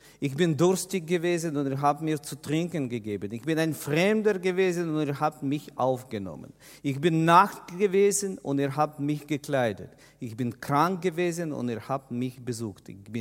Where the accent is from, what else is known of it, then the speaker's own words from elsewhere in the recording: Kyiv, Kyiv City, Ukraine; Hauptprojekt ist die Stadt Kiew in der Ukraine. Als ich Ukraine hörte, dann wurde ich aufmerksam, das ist meine Heimatstadt.